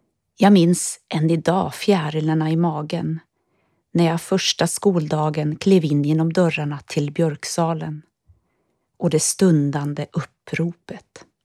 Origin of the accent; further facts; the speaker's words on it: Hackas, Norrbotten County, Sweden; är 48 år, född och uppvuxen i Hackas, 5 mil söder om Gällivare i Norrbotten. 1988 gick jag ut grundskolan och flyttade till Boden för att börja studera på Björknässkolans musiklinje.